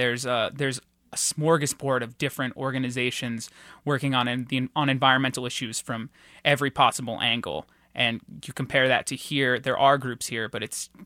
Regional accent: California, United States; This is my hometown, exactly. And in California, there is a lot more of a stronger environmental movement.

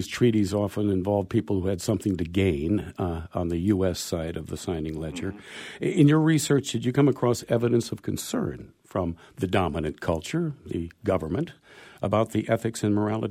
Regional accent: Detroit Lakes, Minnesota, United States; Well, in my part of the country growing up in the Detroit Lakes area, we had the White Earth Reservation north of us.

